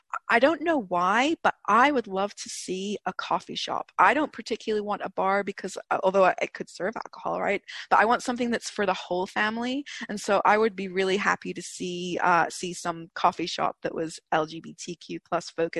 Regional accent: United Kingdom; but I'm British

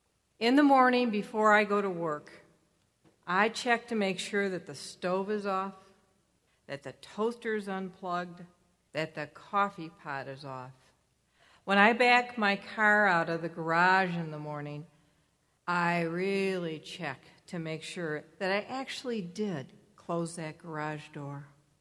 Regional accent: Detroit, Michigan, United States; I want you all to know that I was born and raised here in Detroit. And being a Detroiter means that you're strong, that you're resilient, that you are self-reliant

